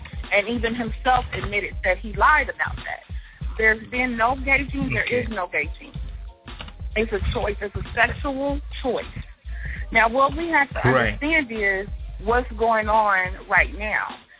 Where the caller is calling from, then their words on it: St. Louis, Missouri, United States; I'm calling from St. Louis.